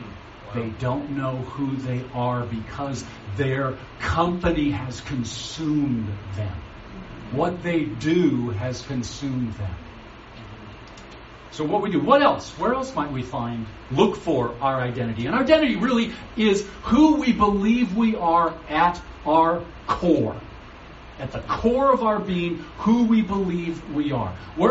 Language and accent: English; Bellevue, Washington, United States; we live in Bellevue. I grew up in Bellevue, and Bellevue's changed a little bit since I grew up there.